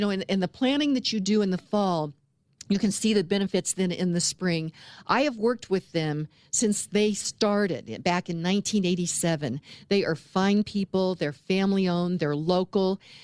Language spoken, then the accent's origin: English; United States; So we as everyday American people need to put our thinking caps on this whole narrative.